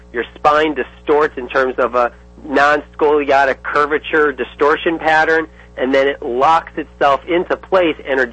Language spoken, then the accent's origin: English; Ohio, United States; Hey, my old stomping ground. I'm from Ohio.